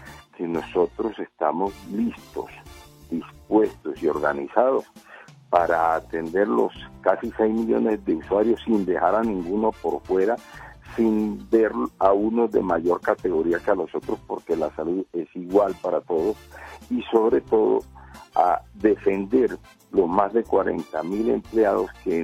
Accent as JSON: {"language": "Spanish", "town": "Valledupar", "region": "Cesar", "country": "Colombia", "tie": "born or raised there", "also_born_or_lived": "Manaure", "said": "yo soy cesarense, yo soy nacido en Manaure, criado en Valledupar, estudié en el Colegio Los Perena, ahí me gradué de bachillerato"}